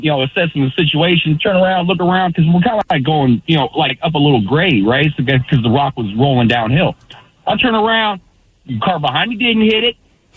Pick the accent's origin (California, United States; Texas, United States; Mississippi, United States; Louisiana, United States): California, United States; because I'm from the Bay Area, and all my experiences are with Bay Area rappers.